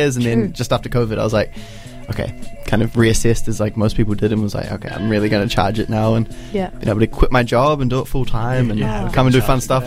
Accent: Gisborne, New Zealand; We're both from Gizzy

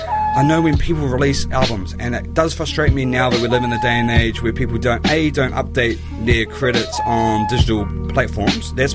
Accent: Dunedin, Otago, New Zealand; from my memories growing up in Dunedin

